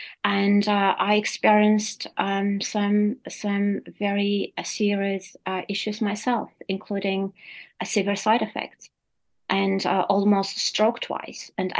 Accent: Armenia; English is a second language; it is based in my home country in Armenia.

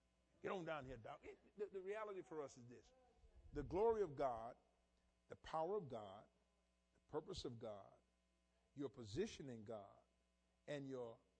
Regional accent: the South, United States; I grew up in the South and I saw it every day.

